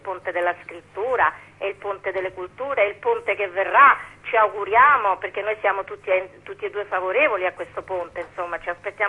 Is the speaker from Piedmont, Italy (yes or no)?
no; Calabria, Italy; io sono calabrese